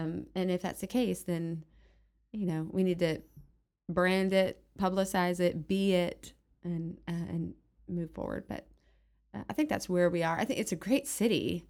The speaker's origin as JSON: {"language": "English", "town": "Gulf Breeze", "region": "Florida", "country": "United States", "tie": "born or raised there", "said": "I grew up in Gulf Breeze, Florida. I haven't left."}